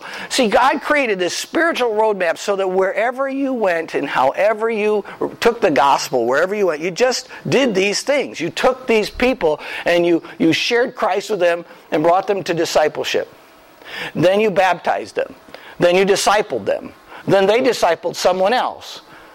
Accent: Wisconsin, United States; would you like to go on a trip down to Illinois? I was from Wisconsin.

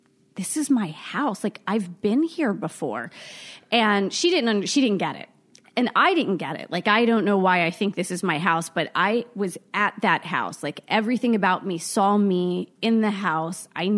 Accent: Baltimore, Maryland, United States; moved away as an adult; now in Boca Raton, United States; I'm a Baltimore girl, you know, born and raised in the Baltimore area.

